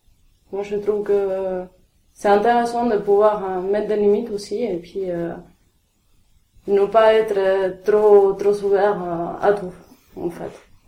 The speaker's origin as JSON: {"language": "French", "town": "Ushuaia", "region": "Tierra del Fuego", "country": "Argentina", "said": "Je viens d'Ushuaïa. Ushuaïa, c'est la fin du monde. C'est à 1000 km de l'Antarctique. On a d'un côté la montagne et puis de l'autre côté, on a la mer. C'est éloigné de tout."}